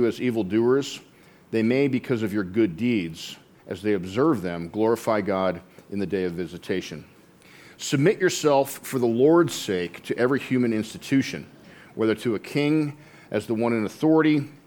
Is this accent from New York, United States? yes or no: no; Colorado, United States; I was born and raised in America. I was born and raised in Colorado.